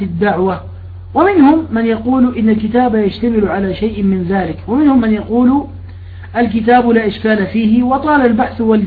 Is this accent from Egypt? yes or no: no; Jordan; أنا عندنا في الأردن تغير الوقت،